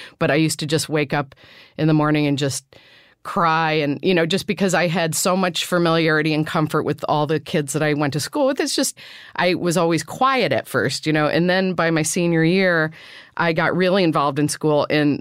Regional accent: Illinois, United States; moved away; I never thought I was growing up in Illinois in necessarily a cold sort of atmosphere. It was emotionally warm.

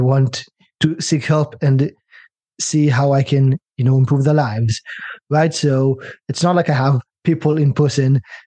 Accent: China; also born or lived in Israel; I went to university in British Columbia in Canada. I'm from Israel originally, by the way, and I grew up in China. So all over the world.

